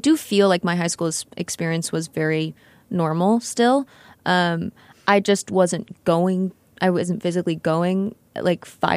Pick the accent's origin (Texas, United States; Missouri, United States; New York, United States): Texas, United States; I grew up in Texas, and I started doing acting classes when I was 9 after begging my parents.